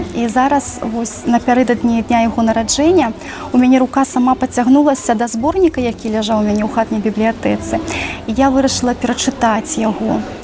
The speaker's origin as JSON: {"language": "Belarusian", "town": "Byaroza", "region": "Brest Region", "country": "Belarus", "tie": "born or raised there", "said": "не абмінуць і мой родны горад Бярозу, таму што таксама ёсць што паглядзець."}